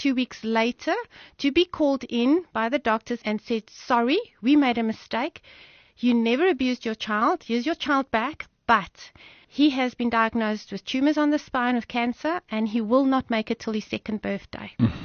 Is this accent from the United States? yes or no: no; South Africa; So we are originally from the Vaal. We've got a Portuguese restaurant there, and I thought, what can we do to help?